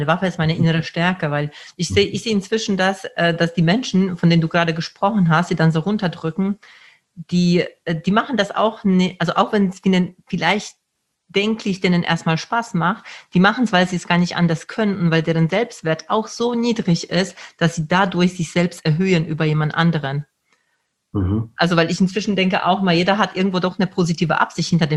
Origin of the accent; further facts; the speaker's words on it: Poland; ich komme aus Polen